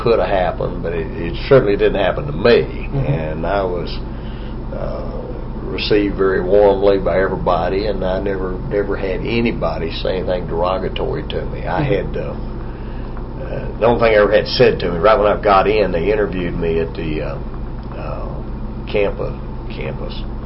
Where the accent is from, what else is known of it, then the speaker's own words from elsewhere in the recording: Joshua, Texas, United States; I went home to my hometown down in Joshua, Texas, and then I was stationed in Mineral Wells, Texas, which is only about 50 miles away.